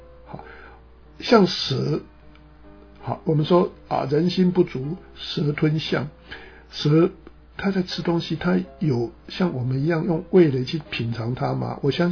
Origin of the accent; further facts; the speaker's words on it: China; 可能跟我们中国人在看中国人的眼光是不一样的吗